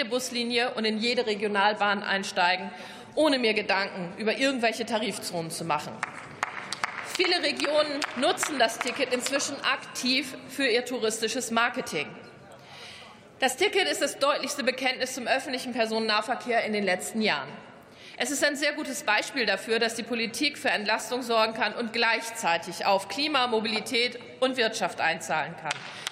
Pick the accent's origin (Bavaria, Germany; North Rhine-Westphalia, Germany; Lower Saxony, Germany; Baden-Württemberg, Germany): Lower Saxony, Germany; Einfach mal machen oder, wie man bei uns in Ostfriesland sagt, down ist ein Ding.